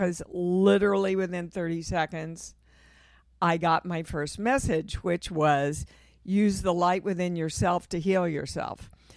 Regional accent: Kansas City, Missouri, United States; Kansas City.

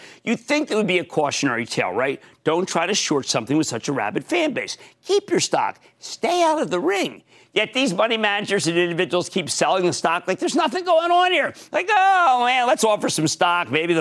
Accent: Philadelphia, Pennsylvania, United States; And I like that because I'm from Philadelphia.

